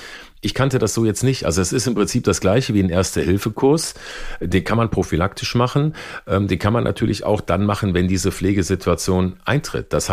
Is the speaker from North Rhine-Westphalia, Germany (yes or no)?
yes; North Rhine-Westphalia, Germany; hier am Niederrhein, wo ich groß geworden bin und lebe